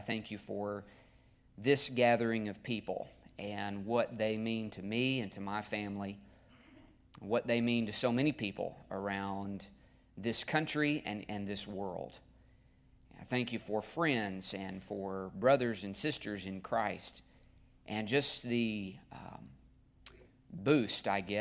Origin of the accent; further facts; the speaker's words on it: Ardmore, Oklahoma, United States; now in Oklahoma City, United States; When I had very first moved to Oklahoma City, I grew up in Ardmore, just about an hour and a half south of here. And I moved up here to come to Heartland when I was 18 years old.